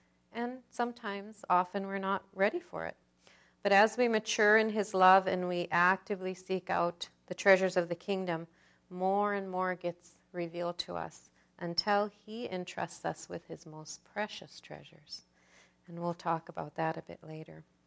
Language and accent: English; Kalskag, Alaska, United States; born there; These are a few pictures from the village where I was born in Kalskag.